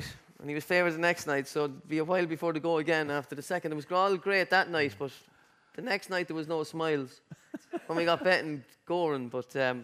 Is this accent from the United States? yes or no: no; Leinster, Ireland; I didn't know much about hurling because I'm from Mead